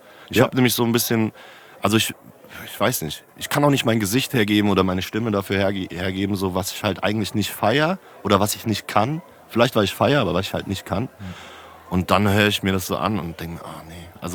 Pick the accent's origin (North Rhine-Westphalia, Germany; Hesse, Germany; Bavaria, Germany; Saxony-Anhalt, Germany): Hesse, Germany; Frankfurt; So, ich komme aus Frankfurt so